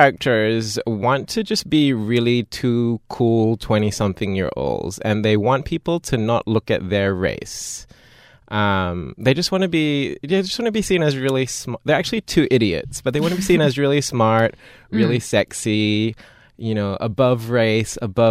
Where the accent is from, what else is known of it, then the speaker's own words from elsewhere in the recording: Singapore; I'm from Singapore.